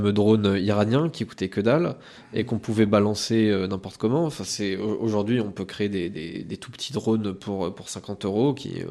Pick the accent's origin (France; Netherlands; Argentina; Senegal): France; Paris, Île-de-France; moi je suis parisien, donc j'ai l'habitude des travaux